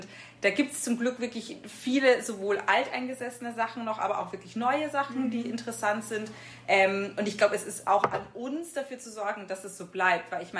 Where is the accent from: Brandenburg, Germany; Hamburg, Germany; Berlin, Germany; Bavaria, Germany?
Bavaria, Germany; Regensburg; now in Munich, Germany; ich bin 33 Jahre alt, ich komme aus München, ursprünglich aus Regensburg, aber ich lebe schon sehr, sehr lange in München